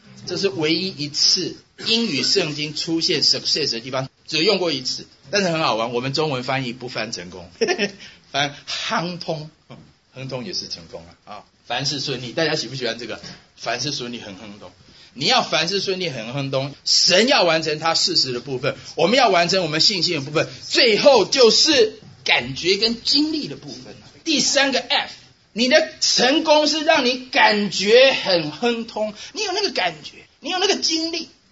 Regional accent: Taipei, Taiwan; 我是台北人，台北人是城市人，就我们今天讲的北京上海人，眼界比较高一点。

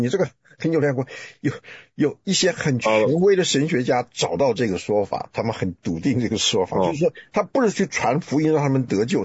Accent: Taiwan; 哎呀，像我们从台湾来的人，那阴间就叫做监狱

